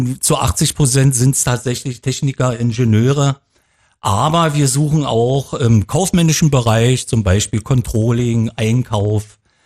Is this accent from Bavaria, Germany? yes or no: no; Potsdam, Brandenburg, Germany; born there; Ich bin ja gebürtiger Potsdamer, habe dann mal eine Weile auswärts gewohnt. Seit 7 Jahren bin ich wieder hier